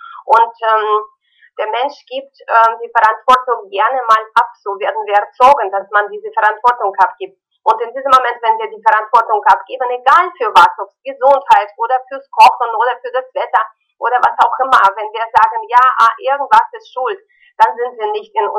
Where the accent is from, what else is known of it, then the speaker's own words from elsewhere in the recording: Ukraine; first language Russian; German is a second language; also born or lived in Kazakhstan; Ich bin in Kasachstan geboren, in der Ukraine aufgewachsen. Meine Muttersprache ist aber Russisch, ja.